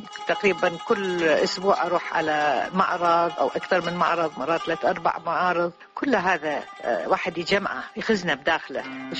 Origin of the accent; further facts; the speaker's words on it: Baghdad, Baghdad Governorate, Iraq; moved away; من سنة 71 من طلعت من بغداد وهو كله تنقل